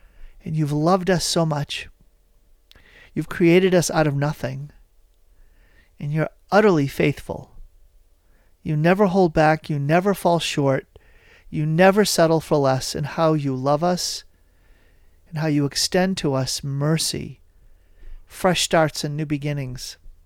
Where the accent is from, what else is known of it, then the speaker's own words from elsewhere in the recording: United States; I thank you, Lord, for the gift of being an American, for the gift of being alive in this country at this time.